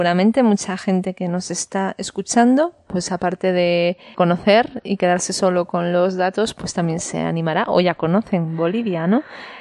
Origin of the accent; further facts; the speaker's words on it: Galicia, Spain; lo que le llamamos en mi tierra, en Galicia, la zorza